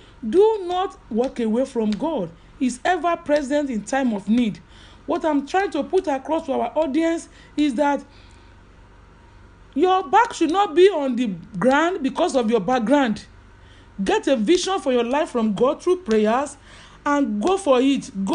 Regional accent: Lagos, Nigeria; I'm a Nigerian, a proud southerner. I'm from Lagos, Osun. My mom is from Elisha. My dad is from Epe.

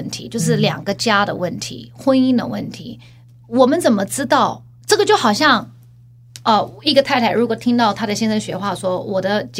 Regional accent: United States; 因为我们在美国长大我们看太多不同的种族在一起

